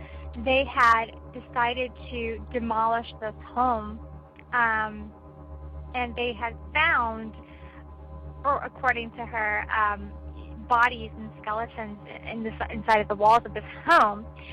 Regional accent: Bosnia & Herzegovina; I'm actually originally from Bosnia.

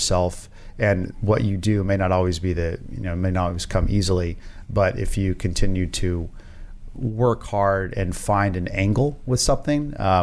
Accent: Dallas, Texas, United States; My mother and father gave us everything that we needed to grow up, growing up in Dallas. And they always prioritized our education. So I ended up going to a middle school in Dallas, Texas

